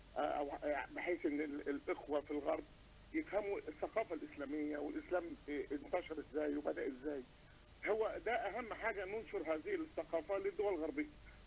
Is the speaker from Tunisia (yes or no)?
no; Egypt; إحنا عرب عارفين، يعني إحنا مصريين وعارفين الكلام ده